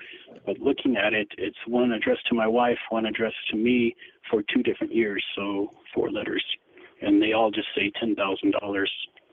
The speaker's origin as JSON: {"language": "English", "region": "California", "country": "United States", "said": "I'm from California."}